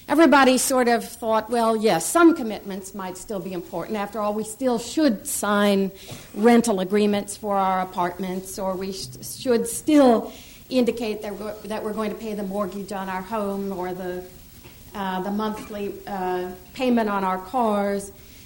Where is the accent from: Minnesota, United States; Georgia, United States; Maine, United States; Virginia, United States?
Minnesota, United States; I was born and raised in the Midwest, that is in Minnesota, so I always feel like I'm coming home when I head to the Midwest.